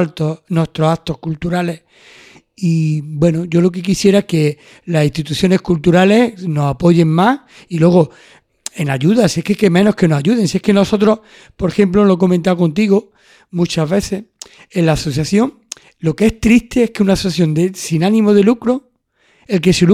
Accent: Córdoba, Andalusia, Spain; now in Almuñécar, Spain; imitando el de mi tierra, el de Córdoba, aunque yo llevo ya 26 años aquí en Almuñeca

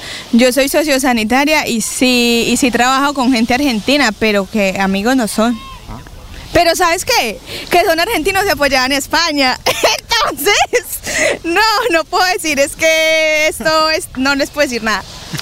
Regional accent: Tuluá, Valle del Cauca, Colombia; Yo soy del Valle del Cauca, de Tuluá, exactamente, el corazón del valle, donde se baila salsa y eso.

